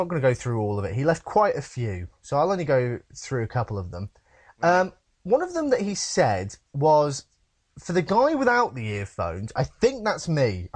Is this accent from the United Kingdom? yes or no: yes; United Kingdom; again, I'm British. I guess you can throw that against me. I don't know American viewing patterns.